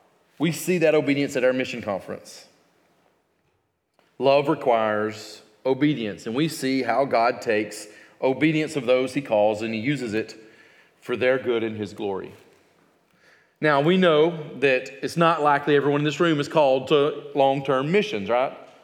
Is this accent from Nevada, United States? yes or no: no; Alabama, United States; I grew up in Alabama, so I have an American mindset.